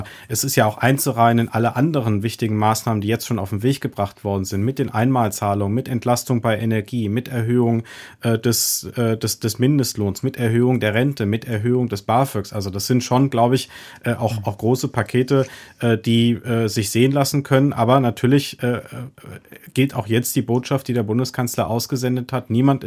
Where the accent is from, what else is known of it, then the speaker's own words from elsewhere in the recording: Frankfurt am Main, Hesse, Germany; ich komme aus Frankfurt am Main, das ist eine Pendlerstadt.